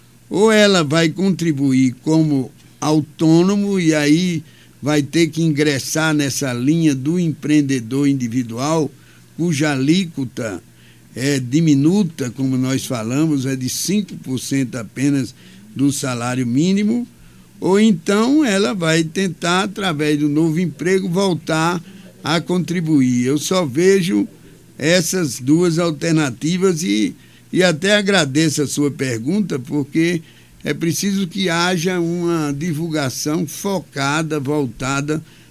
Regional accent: Rio Grande do Norte, Brazil; tanto faz ser gaúcho do Rio Grande do Sul como nortista potiguar, como é o caso do meu estado, do Rio Grande do Norte.

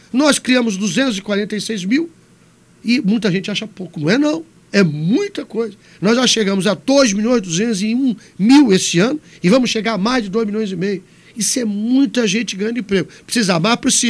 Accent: Pernambuco, Brazil; minha infância toda passando em Pernambuco, minha mãe é de Alagoas, mas vivia aí em Pernambuco.

